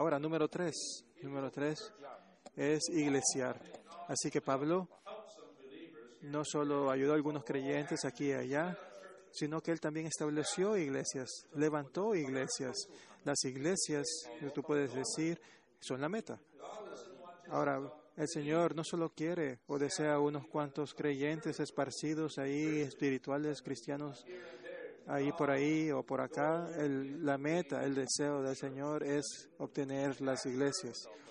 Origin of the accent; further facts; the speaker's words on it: China; Spanish is a second language; moved away as an adult; now in United States; Esto viene de un hombre que no es originalmente de América. Yo soy originalmente chino, vine del lejano oeste